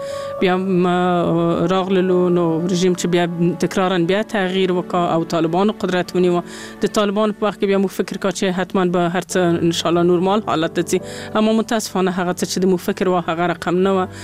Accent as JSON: {"language": "Pashto", "region": "Kabul", "country": "Afghanistan", "tie": "born or raised there", "said": "ماشومه یې کابل ته راوړې یم. نو تنن ورځې نه په کابل کې ژوند کوم."}